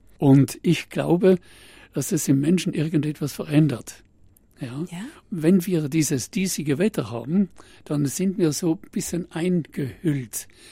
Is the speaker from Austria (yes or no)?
no; Ritten, Trentino-Alto Adige, Italy; Ich wollte nie nach Grönland, weil ich bin ein Waldmensch. Ich bin am Ritten geboren. Und bin im Wald praktisch aufgewachsen